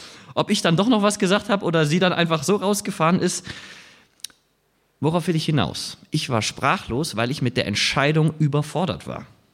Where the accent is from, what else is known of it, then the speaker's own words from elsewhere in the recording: Southern Germany, Germany; Ich bin nun in Süddeutschland groß geworden und bin sehr gerne wandern gegangen in den Alpen.